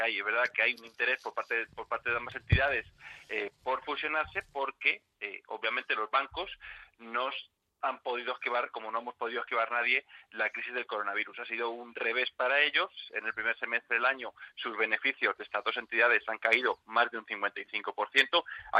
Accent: Spain; si considera que a Bankia y al resto de españoles que somos dueños de Bankia le viene bien la operación

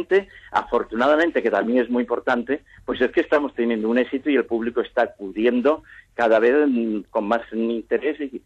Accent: Santander, Cantabria, Spain; una ciudad de Santander, de mi tierra

